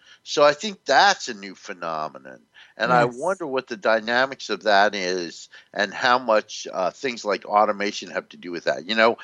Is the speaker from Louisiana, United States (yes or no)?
no; New Jersey, United States; my wife and I were talking about when I grew up in North New Jersey